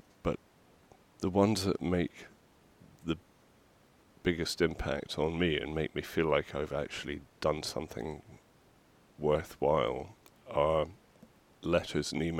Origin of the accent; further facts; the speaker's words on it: Wigtown, Scotland, United Kingdom; Certainly, I grew up in Wigtown. I know what it was like when I grew up.